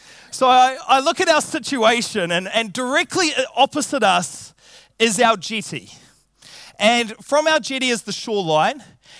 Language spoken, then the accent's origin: English; Auckland, New Zealand; So I grew up in Auckland, and the family home was out in rural Albany, close to the suburb of Pererimo.